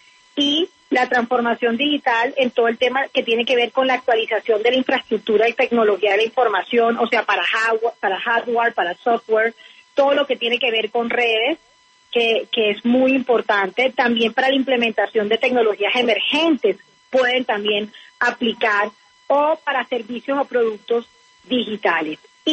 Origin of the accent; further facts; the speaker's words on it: Colombia; nosotros como colombianos